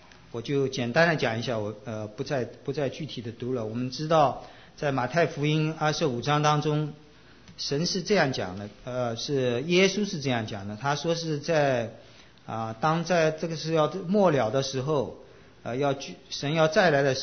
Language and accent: Chinese; China; 我们中国人怎么讲叫君子之交淡如水，是不是？